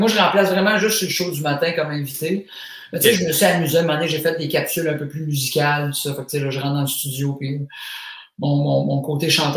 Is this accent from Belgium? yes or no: no; Drummondville, Quebec, Canada; vu que je viens de Drummond, j'essaie d'amener une saveur locale aussi.